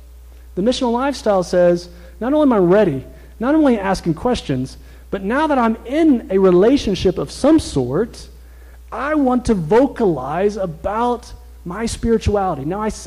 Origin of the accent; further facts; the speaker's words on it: Wilmington, North Carolina, United States; I'm from Wilmington. I'm from North Carolina. And I'm from the Southeast, other parts and place.